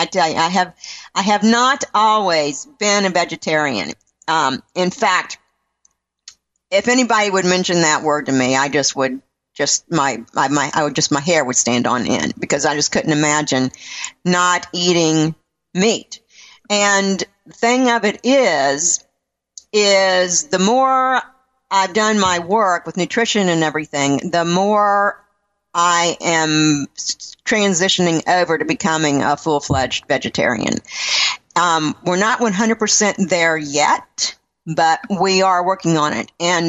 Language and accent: English; Southeast, United States; because I was raised on the East Coast where you guys are out there, but I was Southeast, North Carolina, Virginia, that kind of thing.